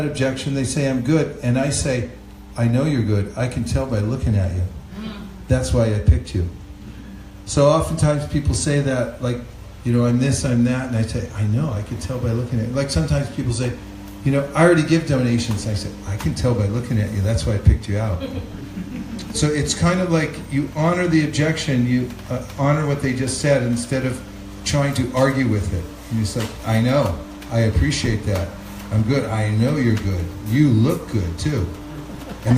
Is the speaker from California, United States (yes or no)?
yes; California, United States; I'm from California, where are you from?